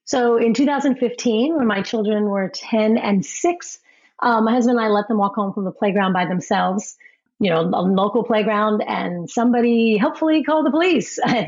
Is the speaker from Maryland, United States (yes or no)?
yes; Maryland, United States; we actually changed policy in my home state of Maryland